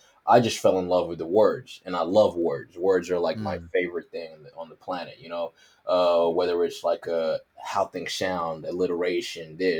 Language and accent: English; New York City, New York, United States; because I grew up in Harlem, we had like a youth center